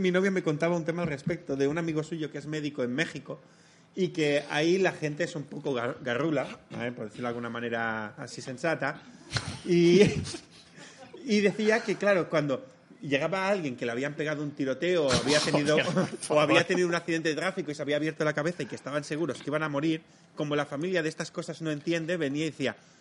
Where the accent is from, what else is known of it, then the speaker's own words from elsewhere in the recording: Badalona, Catalonia, Spain; porque yo soy de Badalona